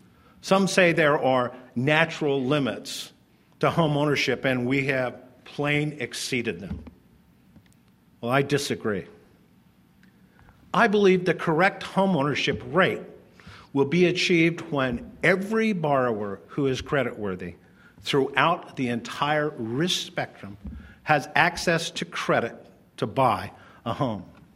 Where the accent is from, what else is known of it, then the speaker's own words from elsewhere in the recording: United States; I'm also an American, and one of the freedoms we enjoy is the freedom to take risk